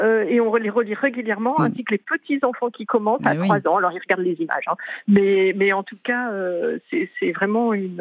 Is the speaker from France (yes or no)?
yes; Brittany, France; Je suis bretonne et il me fait beaucoup penser à ma famille.